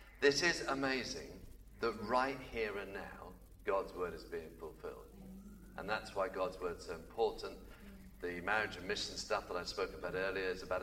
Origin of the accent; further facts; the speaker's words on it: United Kingdom; I said, look, we are British.